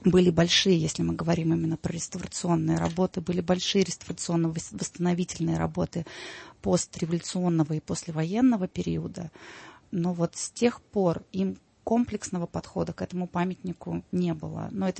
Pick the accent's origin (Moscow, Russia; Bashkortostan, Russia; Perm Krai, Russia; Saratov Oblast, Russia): Bashkortostan, Russia; Ufa; born there; moved away as an adult; now in Saint Petersburg, Russia; Родилась я в Уфе и в Петербург приехала учиться